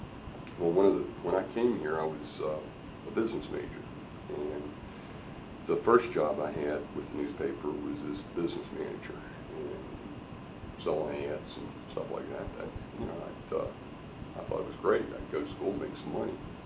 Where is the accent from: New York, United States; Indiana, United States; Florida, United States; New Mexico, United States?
Florida, United States; born there; Well, I was born in Florida in Pinellas County. Probably three or four people that year. There weren't too many people in the middle of Florida.